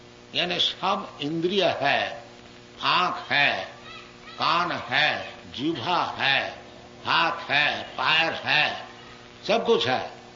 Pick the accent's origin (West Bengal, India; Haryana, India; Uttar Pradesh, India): West Bengal, India; Kolkata; born there; Hindi is a second language; मुझे भी हिंदी बोलने में ज्यादा अभ्यास नहीं है और हमारा शरीर भी कलकत्ता का है, हिंदी हमारी मातृभाषा भी नहीं है और गुजराती गुजराती भी बोल नहीं सकता, थोड़ा थोड़ा तो समझ लेता हूं।